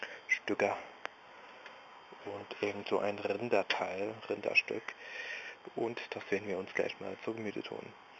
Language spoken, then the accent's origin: German; Saarland, Germany; born there; Nein, ich bin kein Saarland, doch ein halber. Ich bin im Saarland geboren, aber wir wohnen in Rheinland-Pfalz, aber ziemlich nah an der Grenze vom Saarland.